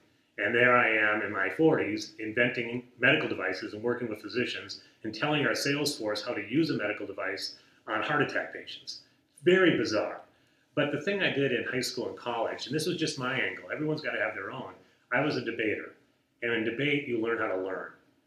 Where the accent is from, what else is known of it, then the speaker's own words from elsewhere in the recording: St. Anthony, Minnesota, United States; I grew up in St. Anthony Village, went to the University of Minnesota. I'm a lifetime Minnesota resident. Everyone who's known me, and us Minnesotans, we never move away.